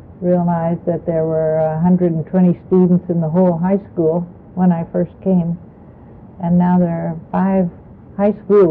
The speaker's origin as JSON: {"language": "English", "town": "Seattle", "region": "Washington", "country": "United States", "tie": "born or raised there", "said": "I was born and raised in Seattle, but those friends have scattered now"}